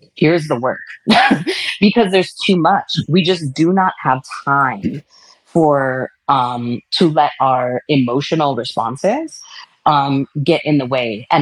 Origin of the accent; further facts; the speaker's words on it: Milwaukee, Wisconsin, United States; it's like I'm from Milwaukee and from the city, you know, people there play a lot of basketball.